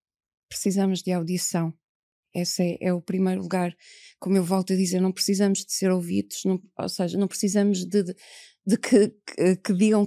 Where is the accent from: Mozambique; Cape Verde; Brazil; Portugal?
Portugal; nós somos portugueses e ciganos, a nossa primeira condição é nós somos cidadãos portugueses e ciganos.